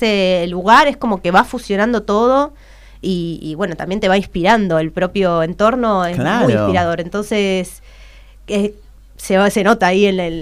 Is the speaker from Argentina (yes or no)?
yes; Caseros, Buenos Aires Province, Argentina; born there; Y yo nací en Caseros, pero viví bastante tiempo en Capital.